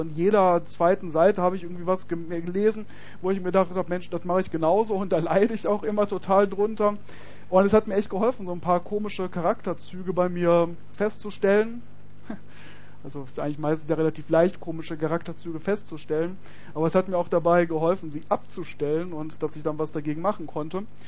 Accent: North Rhine-Westphalia, Germany; Und bei uns im Ruhrgebiet ist das total normal.

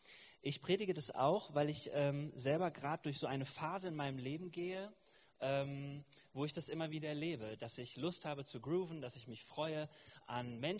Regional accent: Remscheid, North Rhine-Westphalia, Germany; born there; Ich bin gebürtiger Remscheider.

